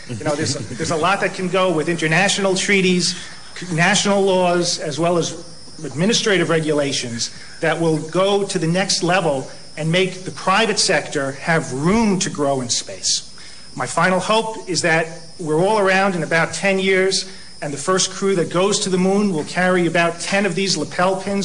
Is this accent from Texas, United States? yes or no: no; Long Island, New York, United States; I'm from Long Island.